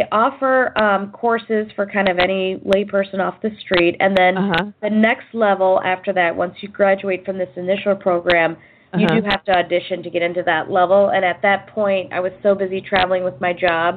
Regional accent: Chicago, Illinois, United States; also born or lived in Fairview Park, Ohio / New Jersey; So I was born in the Midwest in Fairview Park, Ohio, and moved around a little bit until I was 11 years old. I lived in New Jersey for about 8 years, and then I landed in Chicago

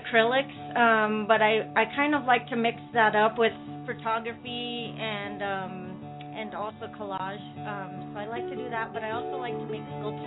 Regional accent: Santa Fe, New Mexico, United States; and I'm from Santa Fe, and you know, going down Canyon Road was like a big influence on me

